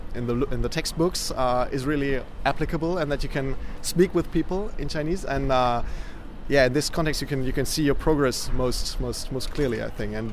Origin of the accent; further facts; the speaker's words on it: Germany; and I'm from Germany.